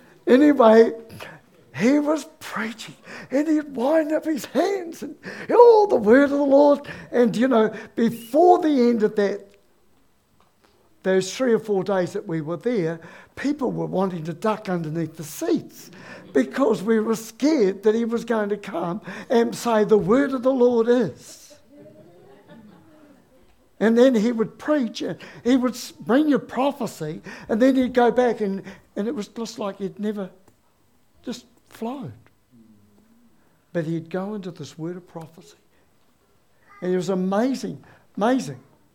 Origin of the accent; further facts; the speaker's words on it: Dannevirke, Manawatū-Whanganui, New Zealand; He came to the Anglican church in my hometown in Dannevirke, and he preached.